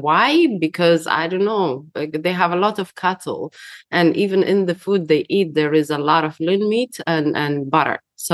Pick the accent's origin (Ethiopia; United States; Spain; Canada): Ethiopia; English is a second language; I'm from Ethiopia, so I grew up in a multi-ethnical society. So I myself, I'm a mixture of like six tribes. So one of the tribe is Gragi